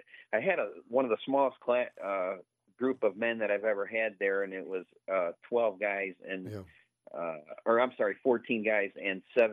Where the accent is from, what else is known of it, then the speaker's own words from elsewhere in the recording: Ohio, United States; moved away as an adult; You know, I grew up there in Ohio, spent almost 50 years of my life there, and today it was 70 and sunny here.